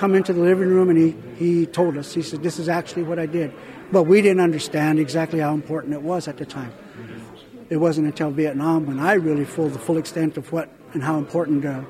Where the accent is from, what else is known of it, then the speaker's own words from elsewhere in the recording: Albuquerque, New Mexico, United States; I speak very little. I was raised in Albuquerque all my life, so not very many Navajos to converse with.